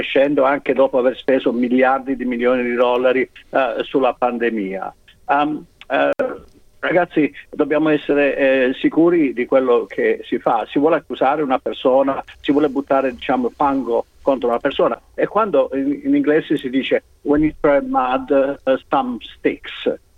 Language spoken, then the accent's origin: Italian; Trani, Apulia, Italy; io sono di Trani, siamo pugliesi